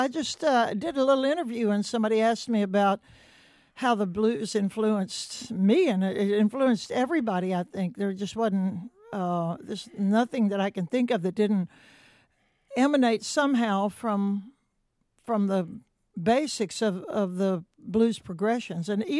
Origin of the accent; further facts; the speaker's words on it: Vinton, Louisiana, United States; also born or lived in Orange, Texas; I was born in Orange, Texas, and raised in Vinton, Louisiana, where all my people were in Louisiana.